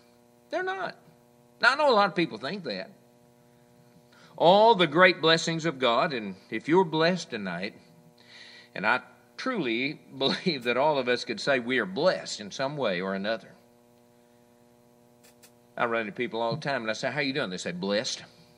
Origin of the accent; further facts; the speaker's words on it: Hawesville, Kentucky, United States; I used to have a fellow in church when I was growing up in Hawesville a number of years ago.